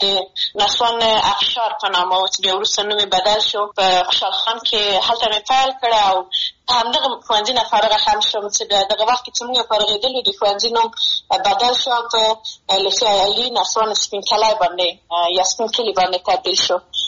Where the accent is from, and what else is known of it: Maidan Wardak, Afghanistan; born or raised there